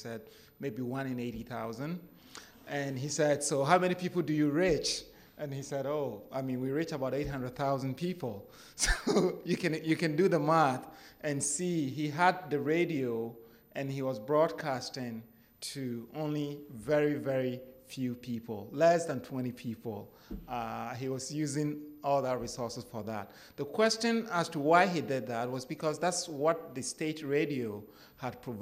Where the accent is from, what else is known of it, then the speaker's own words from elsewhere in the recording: Ghana; I'm from Africa. I'm from Ghana originally. So I can't speak without telling stories.